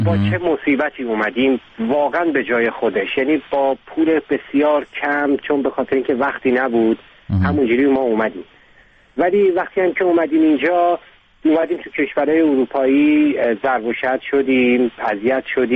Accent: Iran; moved away; تجربه من 23 سال پیش از ایران اومدم بیرون به خاطر مسئله سیاسی که داشتم. و اون موقع خب سنم خیلی کمتر بود،

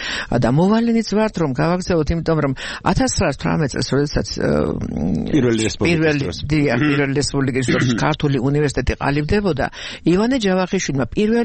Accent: Kakheti, Georgia; also born or lived in Znauri; მე მარტალია კახეთში დავიბადე მაგრამ თითქმის სანახერო თავარ კახეთსა და ზნაურის რაიონში გაზრდილი იმიტომ რომ სკოლაში კახეთში სწავლობდი ზნაურში სწავლობდი

